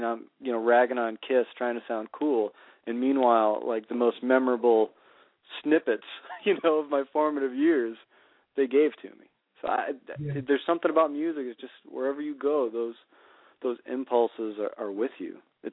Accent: Worcester, Massachusetts, United States; now in Boston, United States; I grew up in Worcester and Central Mass, and it was just … all day long.

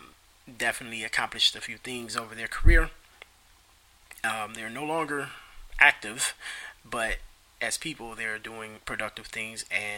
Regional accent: Cleveland, Ohio, United States; for those of you who are from my hometown of Cleveland

